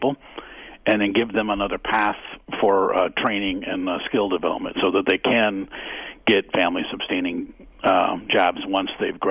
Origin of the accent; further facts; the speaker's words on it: Caledonia, Wisconsin, United States; Well, thank you. And actually, I'm not from Racine. I'm from Caledonia.